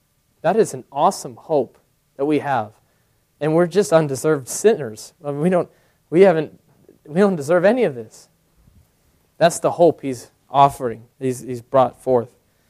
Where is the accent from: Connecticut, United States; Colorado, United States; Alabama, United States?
Colorado, United States; Denver; I was born in Denver, raised there, and, you know, the Broncos were just my team.